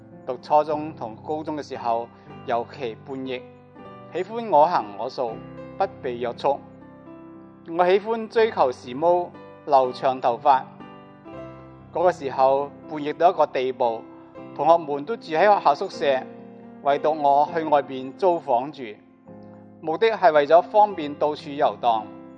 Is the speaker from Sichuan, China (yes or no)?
no; Fuqing, Fujian, China; 我来自中国福建福清，在基督教家庭长大，母亲是教会的传道人